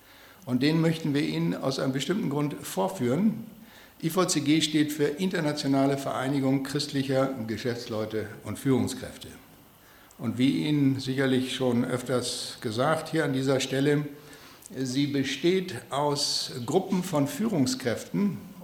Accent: Namibia; moved away as an adult; also born or lived in Göttingen, Germany / California, United States; ich komme aus Namibia, bin dort geboren und aufgewachsen, nach dem Abitur nach Göttingen zum Studium der Physik, nach dem Diplom nach Amerika, nach Kalifornien zum Postgraduate-Studium

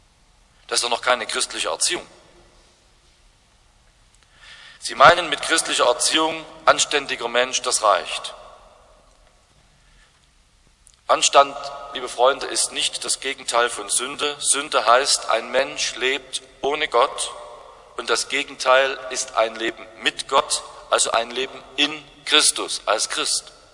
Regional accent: Saxony, Germany; Es gibt ja ein Wort, zumindest bei uns in Sachsen, mit dem man alles Neue verhindern kann.

